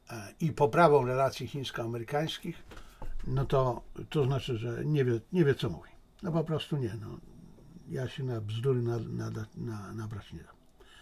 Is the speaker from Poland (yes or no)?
no; China; Bo ja też jestem Chińczykiem. Dla nas Chińczyków to jest osoba szczególna